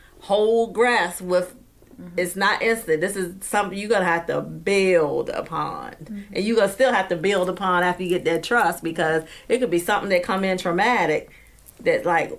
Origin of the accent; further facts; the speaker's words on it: Unionville, United States; I was born and raised in Unionville, which is the African-American community that ex-18 slaves came back and they built up this community strong